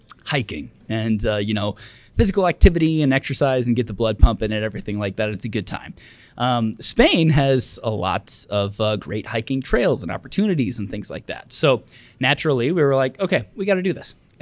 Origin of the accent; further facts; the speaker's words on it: Okoboji, Iowa, United States; we grew up together in Okoboji, and he and I lived in Sioux Falls together for a little while